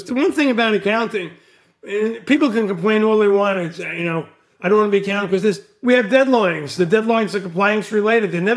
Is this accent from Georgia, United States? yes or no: no; Brooklyn, New York, United States; It's because I'm from Brooklyn. We look to the streets.